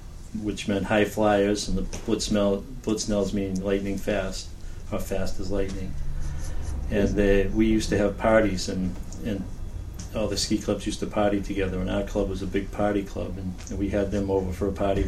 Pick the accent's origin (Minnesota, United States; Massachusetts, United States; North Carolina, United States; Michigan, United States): Massachusetts, United States; Boston; I was born in Boston, raised in Jamaica Plain until I was about 18, lived in a housing project in Jamaica Plain. And then my parents bought a house when I was 18, we moved to Dorchester.